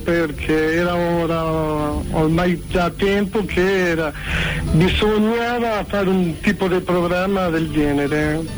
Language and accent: Italian; Spain; Italian is a second language; now in Modena, Italy; Allora, io sono spagnolo, ma sono fincato qua in Italia ormai da 15 anni. Esattamente a Modena.